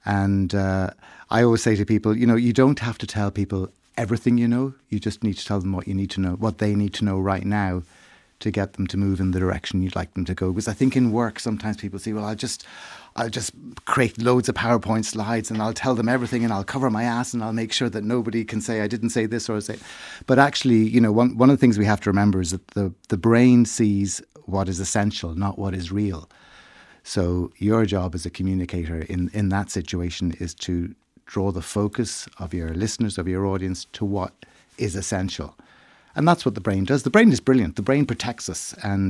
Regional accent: Dublin, Leinster, Ireland; now in Kildare, Ireland; I grew up in Ireland, in Dublin. I now live in Kildare.

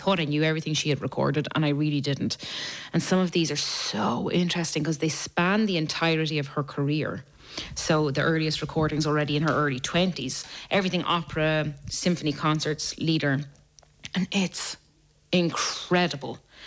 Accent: Ireland; I think as an Irish person, it's so, so funny because the details are perfect.

